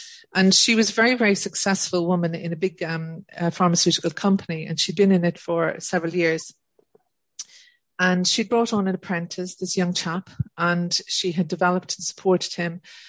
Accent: Ireland; I grew up in Ireland in a very Catholic country with a very small diversity, well, if anything, of people.

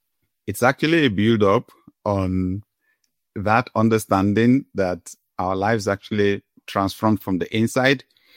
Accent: Nigeria; I grew up in Africa, grew up in Nigeria

